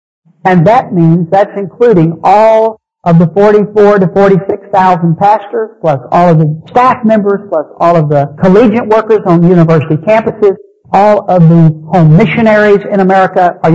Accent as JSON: {"language": "English", "region": "Texas", "country": "United States", "said": "I happened to be a Baptist for no other reason because I'm from Texas. Y'all, it's hard to be in Texas and not least be a Baptist or a Methodist, all right?"}